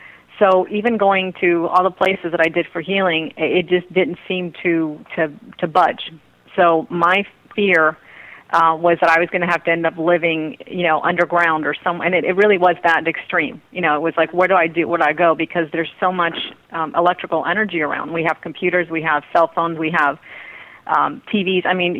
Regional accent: Ecuador; born there; first language Spanish; English is a second language; I am fluent in Spanish. I'm South American descent. Actually, I was born in Ecuador, so I speak Spanish fluently, and I treat many clients in Spanish. I also do speak French

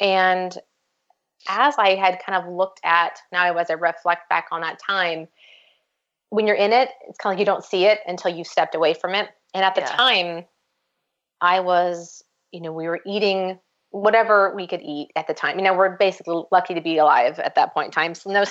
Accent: Nebraska, United States; now in Kansas City, United States; We both hail from Nebraska, no big red. And, when we moved to Kansas City

